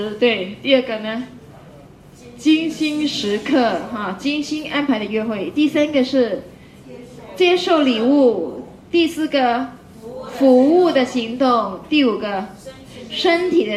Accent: China; 所以我发现说，我们中国人对性真的是很陌生哈。

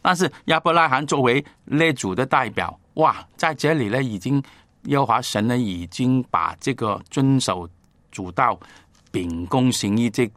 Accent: China; 可能你想的那个福分呢，就是我们中国人呢，每年过年的时候呢，你祝福我

